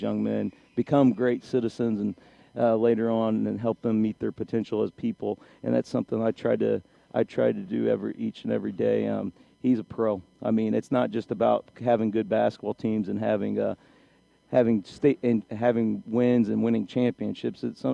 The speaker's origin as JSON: {"language": "English", "town": "Martinsville", "region": "Indiana", "country": "United States", "tie": "born or raised there", "said": "I grew up playing against Coach Holmes. I grew up in Martinsville, Indiana, and Martinsville, Bloomington South is a pretty big rivalry."}